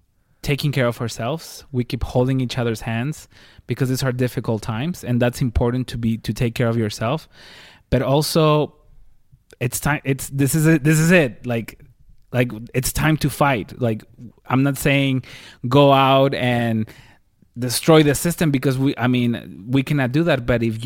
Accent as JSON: {"language": "English", "region": "Pennsylvania", "country": "United States", "said": "my daddy Pennsylvania, mama from Pennsylvania. You mix that pencil with the Vania, I'm from Pennsylvania."}